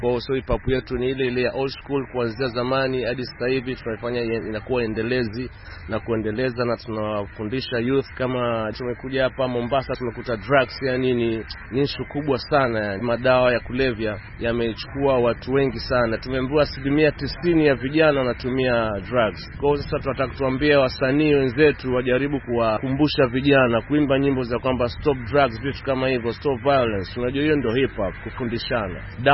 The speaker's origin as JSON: {"language": "Swahili", "region": "Arusha", "country": "Tanzania", "said": "natoka Arusha lakini … Ni msanii wa kundi linaloitwa … kutoka Arusha. Niko Kenya leo, niko Mombasa."}